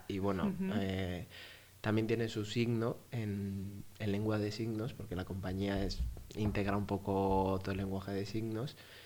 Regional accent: Bilbao, Basque Country, Spain; also born or lived in Colombia; Bueno, me crié en Bilbao. Sí. De hecho, nací en Colombia, realmente.

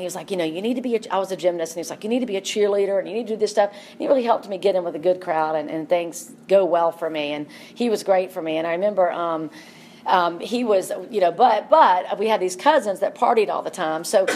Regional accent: Atlanta, Georgia, United States; So I'm from Atlanta, born and raised. I live over inside the perimeter off Barcliff Road, and I went to elementary school at Oak Grove, and I went to high school at Lakeside, and I still live in that area

